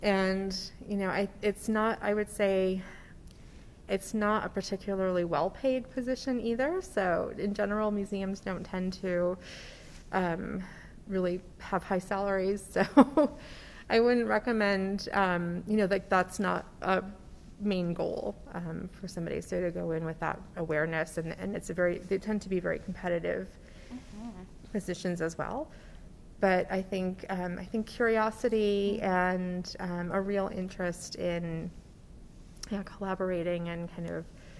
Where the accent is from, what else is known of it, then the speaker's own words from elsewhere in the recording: East Coast, United States; now in Colorado, United States; I think I'm a transplant in Colorado. I came from the East Coast.